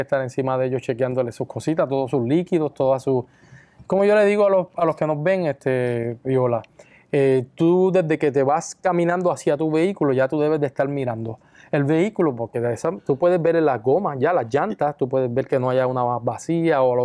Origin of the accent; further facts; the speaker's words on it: Aguadilla, Puerto Rico; Yo soy de Aguadilla y yo me pasaba en Isabela con los famosos de los Volkswagen